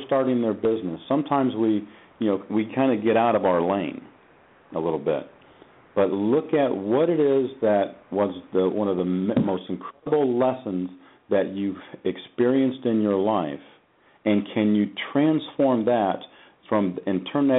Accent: Ohio, United States; So as a little kid growing up in Ohio, I heard racial names and a number of things, you know, all through school and as an athlete, and it was hurtful.

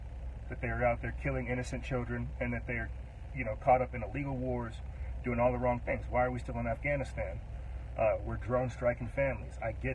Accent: Florence, South Carolina, United States; also born or lived in Texas / California / New Mexico; I come from South Carolina, you feel me? Flovetown, Florence, South Carolina, 803. But I've been I've been raised all over. You know, I've grown up in Texas, California, New Mexico, clearly.

